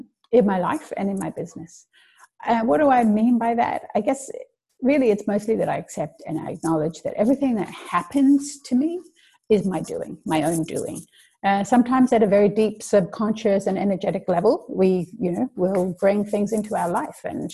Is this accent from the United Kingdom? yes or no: no; Australia; also born or lived in Bermuda; So I'm half Aussie and half Bermudian. So I spent half my life in Australia, did most of my schooling there, simply because of life circumstances. You know, my mum left Bermuda when I was young, and I went with her